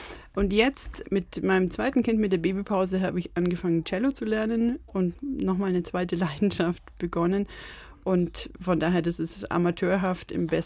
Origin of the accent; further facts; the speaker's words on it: Fellheim, Germany; Und es ist so, dass Fellheim mein Heimatdorf ist. Also ich bin da aufgewachsen